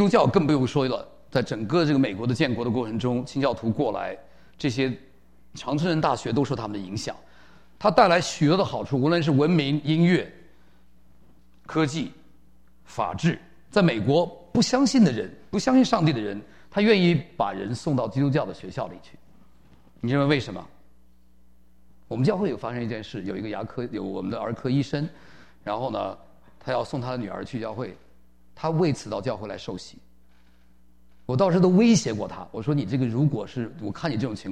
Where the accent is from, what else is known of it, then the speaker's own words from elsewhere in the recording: China; 我们大陆人啊已经习惯在谎言中生活